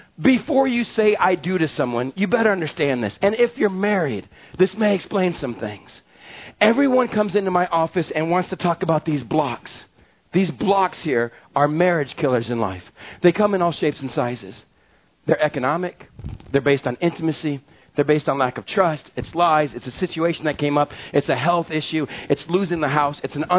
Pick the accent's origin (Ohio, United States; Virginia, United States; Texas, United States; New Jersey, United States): Texas, United States; I come from West Texas. You don't cry, period.